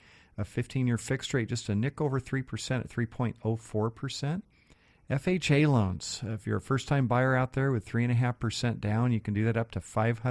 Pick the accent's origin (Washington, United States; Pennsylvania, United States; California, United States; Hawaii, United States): Washington, United States; Seattle; I grew up in North Seattle, kind of up by Northgate, Jackson Golf Course.